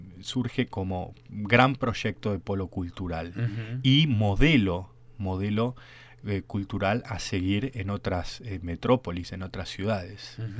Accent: Buenos Aires, Argentina; Yo como porteño realmente me siento muy orgulloso de presentar este instrumento

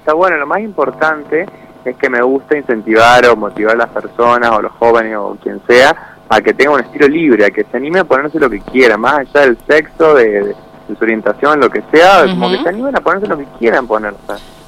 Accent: Salta, Argentina; also born or lived in Buenos Aires / Córdoba; yo soy porteño, nací en Buenos Aires, bien. Después a los 12 años fui a vivir a Salta.

